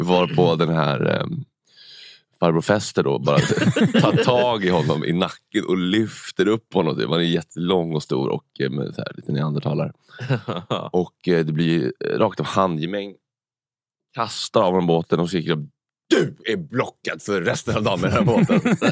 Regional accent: Sweden; Jag som svensk, och vi har också köat mycket

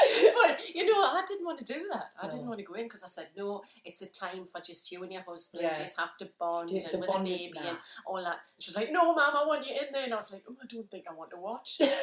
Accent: Wallsend, North East England, United Kingdom; born there; So I was born in a place called Wall's End

